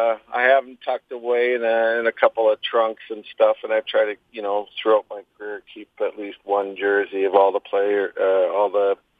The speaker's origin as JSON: {"language": "English", "town": "Port Alberni", "region": "British Columbia", "country": "Canada", "tie": "born or raised there", "also_born_or_lived": "Saskatoon", "said": "had a really good year, with the travel team out of my hometown, Port Alberni."}